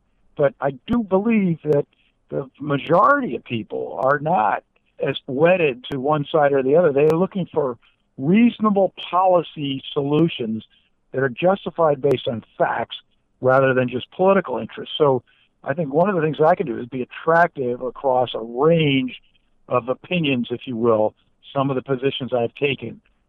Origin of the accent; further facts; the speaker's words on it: Mississippi, United States; Look, I'm from Mississippi. I recognize my path is narrow, but the kids around in Mississippi, they say, gosh, that's great.